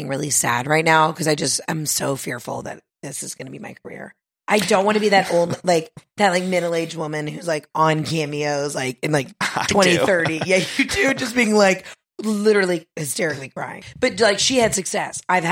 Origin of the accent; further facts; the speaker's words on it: the South, United States; Well, as a Southerner, I'm going to go